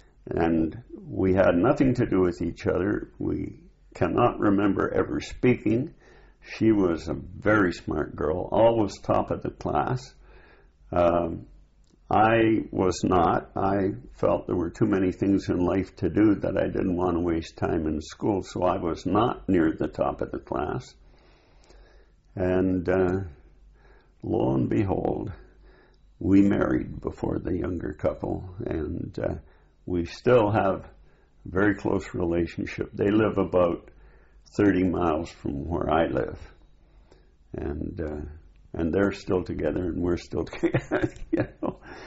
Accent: Canada; But because we came from the same city, we came from Canada, we became very good friends.

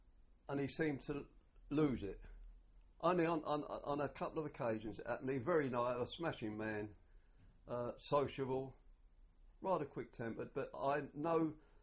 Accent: Stepney, London, United Kingdom; born there; I was born in Stepney, 1929, 27th of August.

